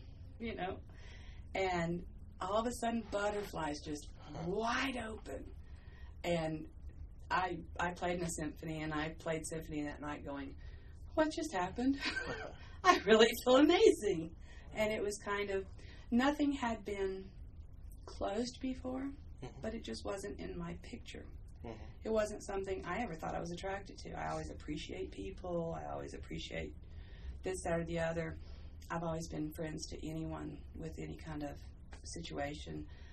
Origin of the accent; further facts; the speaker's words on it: Hickory, North Carolina, United States; Because I was raised in Hickory.